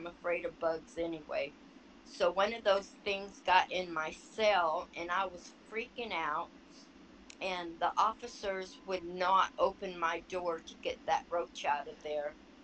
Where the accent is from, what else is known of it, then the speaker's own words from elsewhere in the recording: California, United States; now in Texas, United States; Well, when I came to Texas, because I'm not from Texas, we were just passing through Texas when my crime happened. I really have never been out of California, so I wasn't used to how Texas works.